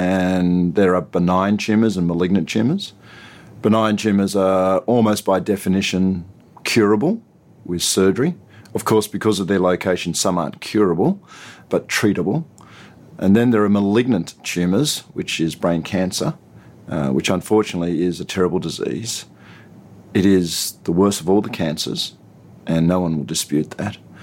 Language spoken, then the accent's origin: English; Australia; I'm Australian, but of Chinese heritage. I work mostly in Australia